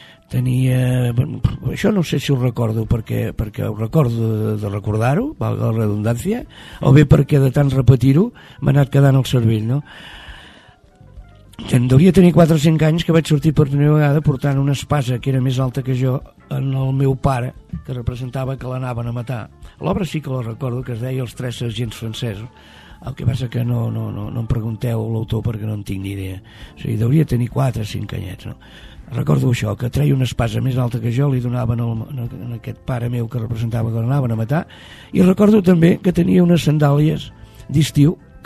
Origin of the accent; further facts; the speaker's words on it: Barcelona, Catalonia, Spain; soc d'Horta, del barri d'Horta, dels que encara anem a Barcelona quan hem d'anar a comprar alguna cosa